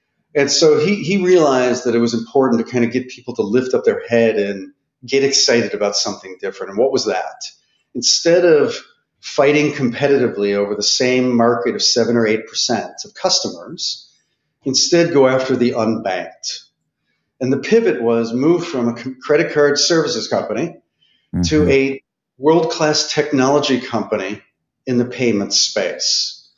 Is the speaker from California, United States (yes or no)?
no; Chicago, Illinois, United States; No. I'm originally from Chicago. So grew up in Chicago.